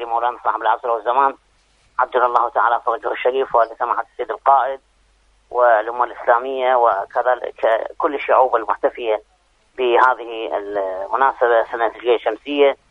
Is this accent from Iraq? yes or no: yes; Iraq; يعني عندنا بالعراق مع الأسف يعني هذه الأمور غير موجودة